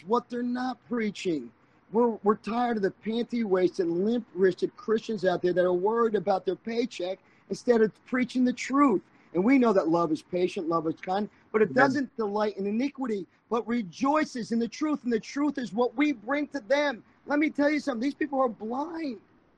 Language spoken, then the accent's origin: English; Palm Bay, Florida, United States; I'm from Florida. If anybody wants to come down and visit us.